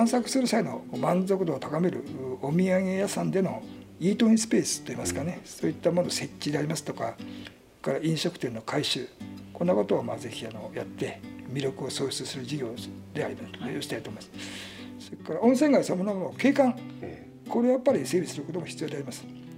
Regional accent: Ikuji, Toyama, Japan; 実は私の生まれ育ち今住んでいる生地地区、はい、昔あの沼があって

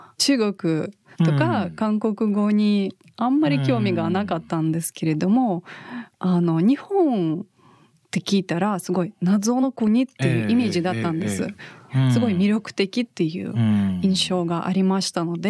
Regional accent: Primorsky Krai, Russia; 私、まあ、ロシア生まれ沿海地方なんですけれども

